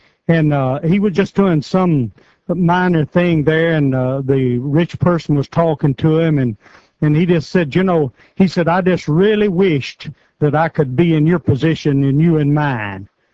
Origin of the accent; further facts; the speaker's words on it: Tennessee, United States; from Culloca, Tennessee